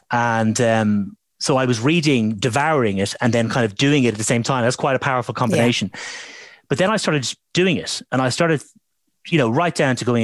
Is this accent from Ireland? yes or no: yes; Ireland; I remember Ireland, being Irish, I remember Paddy's Day being cancelled.